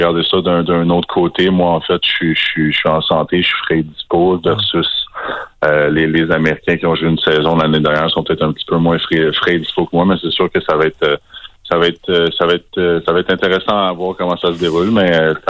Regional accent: Quebec, Canada; Que je suis un Québécois de plus dans l'équipe québécoise au Canada.

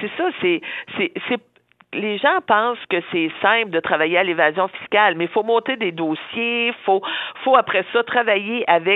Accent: Quebec, Canada; je suis une fière Québécoise, mais je suis une Gaspésienne aussi. Là, je viens des régions.

